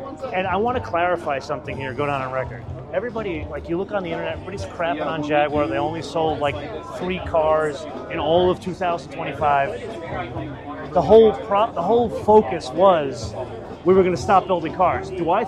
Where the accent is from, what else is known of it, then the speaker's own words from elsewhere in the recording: New York, United States; We're both from New York.